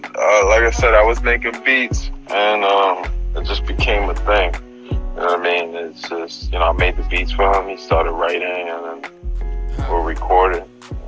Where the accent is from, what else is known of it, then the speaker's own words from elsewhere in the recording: Bronx, New York, United States; BX, the Bronx, boogie down. You already know what it is, man.